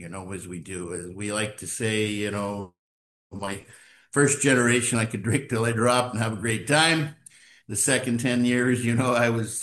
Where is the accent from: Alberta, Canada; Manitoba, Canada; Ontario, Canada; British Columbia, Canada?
Ontario, Canada; Toronto; I'm an alcoholic. I'm from Toronto. I sort of grew up in Southern Ontario, basically a pretty normal family.